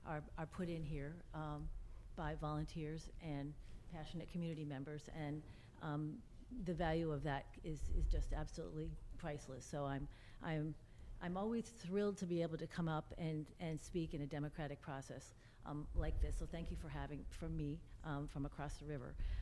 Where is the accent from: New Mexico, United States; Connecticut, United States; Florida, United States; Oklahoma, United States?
Connecticut, United States; Gales Ferry; I am from the town across the river. I am from Gales Ferry, part of Ledyard. I'm here tonight on my own voice as a taxpayer and a resident of Ledyard and the area.